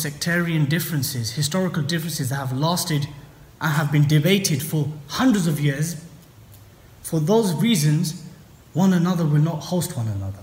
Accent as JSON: {"language": "English", "town": "Bedford", "region": "East of England", "country": "United Kingdom", "tie": "born or raised there", "said": "It happens in my hometown of Bedford."}